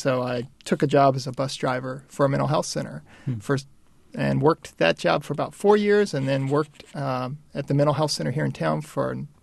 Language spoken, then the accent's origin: English; Jacksonville, Florida, United States; I grew up in Jacksonville, Florida